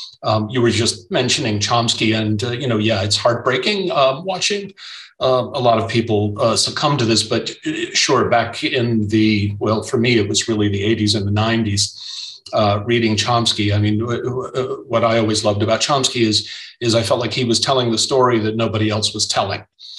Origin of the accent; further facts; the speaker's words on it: Florida, United States; born there; also born or lived in San Francisco / New York City; I was born in Florida, ran away to San Francisco for a while